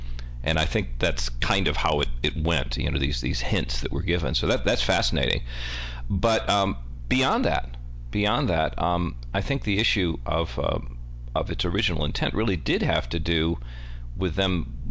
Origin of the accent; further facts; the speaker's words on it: Michigan, United States; I think there was a former governor of my home state of Michigan